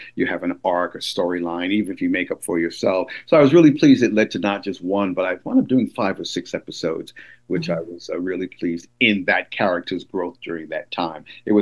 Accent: New York City, New York, United States; now in Los Angeles, United States; In Los Angeles, yes. I'm a New Yorker, but I live in Los Angeles and have been for some time now.

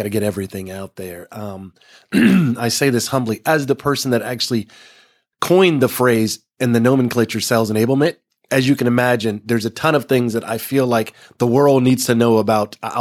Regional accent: Texas, United States; I've been a Cowboys fan my entire life, you know, growing up in Texas

